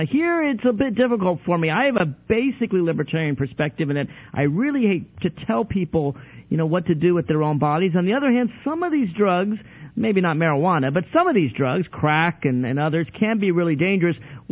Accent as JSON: {"language": "English", "region": "Tennessee", "country": "United States", "said": "I'm from Tennessee. I'm a big fan of Jack Daniels."}